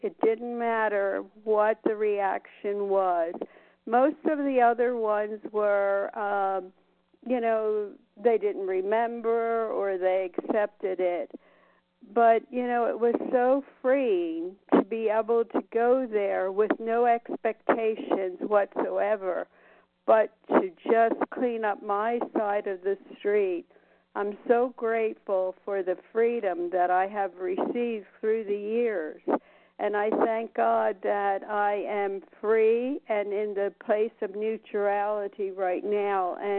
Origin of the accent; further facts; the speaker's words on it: Las Vegas, Nevada, United States; from Las Vegas.